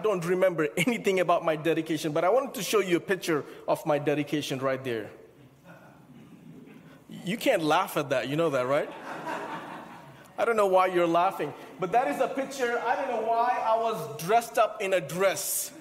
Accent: India; Growing up in India, I saw a lot of hard things happening around my family and in our community

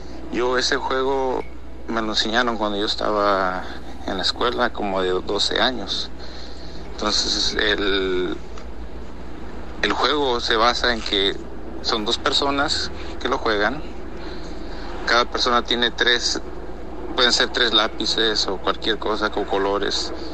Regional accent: Morelos, Mexico; now in Arizona, United States; soy de Arizona, originalmente de Morelos.

